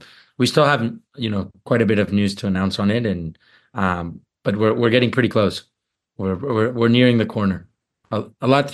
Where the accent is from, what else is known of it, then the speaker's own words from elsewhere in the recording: Houston, Texas, United States; I'm personally from Houston and I've never worked in Houston or had the opportunity to.